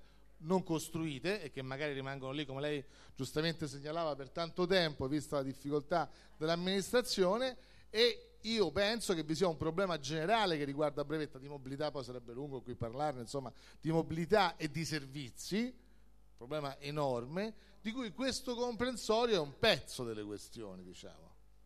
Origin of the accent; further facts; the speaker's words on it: Rome, Lazio, Italy; io sono cresciuto a Donna Olimpia, grandi palazzi fatti negli anni 60